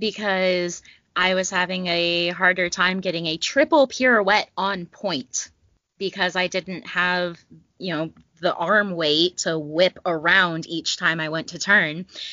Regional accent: North Carolina, United States; I grew up in North Carolina. I've only been in New Hampshire the past 2 years.

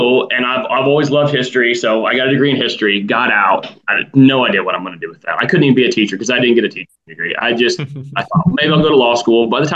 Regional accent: Lancaster, United States; I was born in Lancaster, which is just a small town north of here, probably 7-8 miles away. My dad was a county sheriff for 20 years. I grew up in town.

